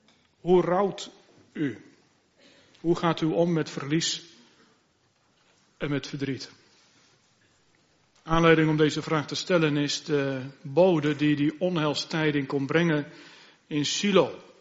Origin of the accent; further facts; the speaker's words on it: Gelderland, Netherlands; De streek waar ik opgegroeid ben, de Noordwest-Veluwe